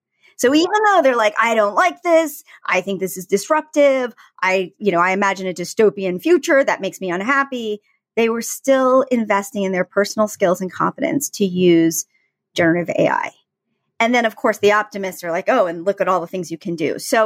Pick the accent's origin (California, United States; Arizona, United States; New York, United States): California, United States; San Francisco; I'm from San Francisco.